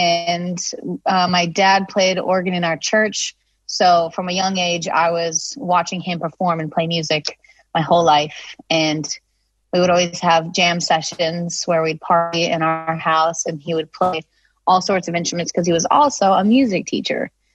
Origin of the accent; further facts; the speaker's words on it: Nantucket, Massachusetts, United States; It was cool. It was definitely like different than a lot of my friends, but I grew up and I was in choir and I was in band and I was in jazz band